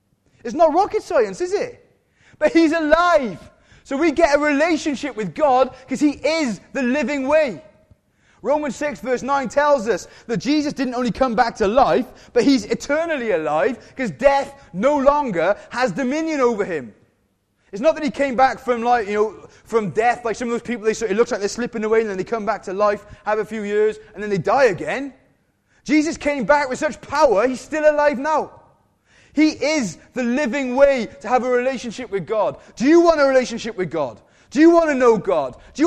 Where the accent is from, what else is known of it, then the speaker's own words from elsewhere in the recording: Wales, United Kingdom; I'm Welsh.